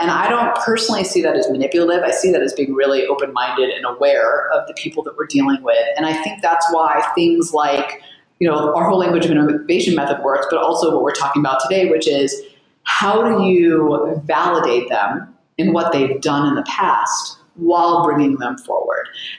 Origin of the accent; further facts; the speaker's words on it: California, United States; also born or lived in Israel; now in New York City, United States; And I grew up in California, so very different. And I was born in Israel.